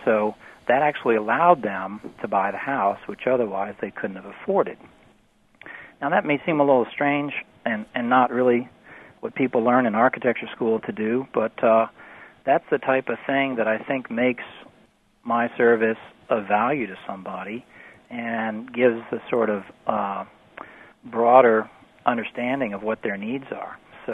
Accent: New Orleans, Louisiana, United States; I come from New Orleans, where we have wonderful housing stock of double shotgun houses.

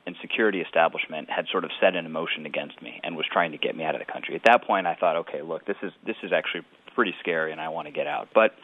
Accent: United States; from where I was as an American with no contacts

